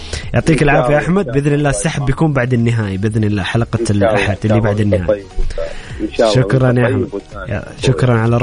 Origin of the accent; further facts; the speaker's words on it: Saudi Arabia; نحن كسعوديين أكيد نتمنى فوز الاتحاد أو فاز الأهلي المصري